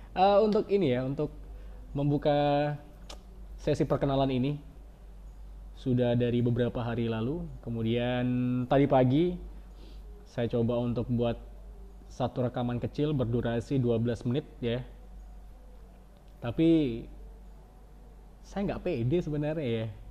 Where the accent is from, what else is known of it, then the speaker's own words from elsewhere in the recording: West Nusa Tenggara, Indonesia; moved away as an adult; now in East Nusa Tenggara, Indonesia; Saya orang rantauan. Saya kedua orang tua saya orang Jawa, kemudian lahir besar di Lombok. Kuliah ya. Sampai SMA di Lombok, kemudian berpindah-pindah nomaden ya.